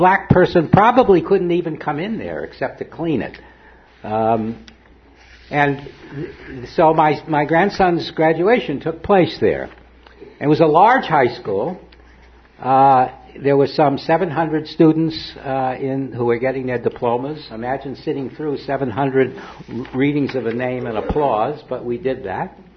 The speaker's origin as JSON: {"language": "English", "country": "United States", "said": "Yeah, I'd like to share an experience that I found very moving, both personally and as an American"}